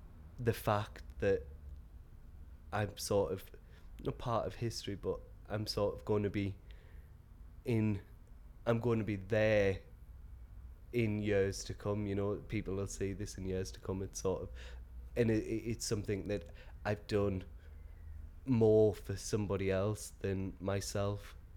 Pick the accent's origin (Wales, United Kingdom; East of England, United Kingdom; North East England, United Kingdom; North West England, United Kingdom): North East England, United Kingdom; Durham; also born or lived in Glasgow; now in London, United Kingdom; I'm from Durham originally, but I moved away from Durham to Glasgow, and then moved down to London 5 years, just gone 5 years ago, because I moved down on Carnival weekend 5 years ago.